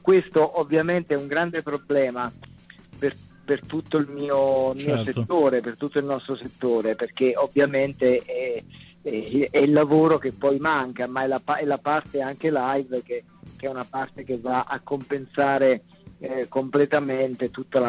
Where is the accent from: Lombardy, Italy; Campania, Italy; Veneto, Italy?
Campania, Italy; Agropoli; accent: Cilentan dialect; Io sono di Agropoli, in provincia di Salerno, quindi dialetto campano, dialetto cilentano in questo caso